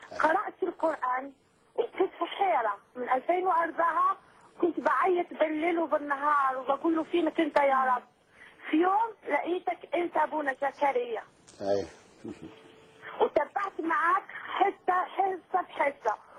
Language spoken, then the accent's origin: Arabic; Morocco; now in France; أنا من فرنسا، أنا أصلي من المغرب.